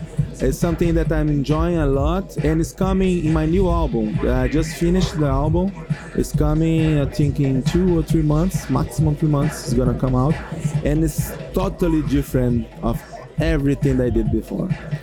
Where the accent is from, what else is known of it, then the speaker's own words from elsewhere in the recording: Brasília, Federal District, Brazil; English is a second language; I'm from Brasilia, the capital.